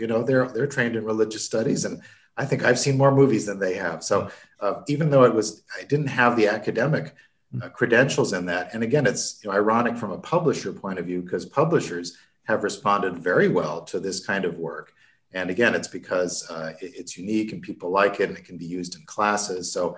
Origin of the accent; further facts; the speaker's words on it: Connecticut, United States; So basically, I grew up in Connecticut, in a suburb of New York, and my father initially, you know, commuted to the city.